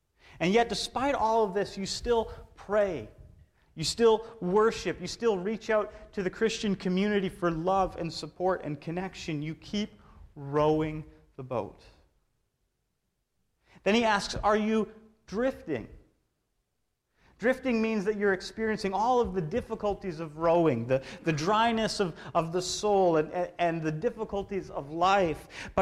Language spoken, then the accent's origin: English; Alberta, Canada; I grew up in Alberta, and the four seasons in Alberta are a little different than the four seasons on the island, okay?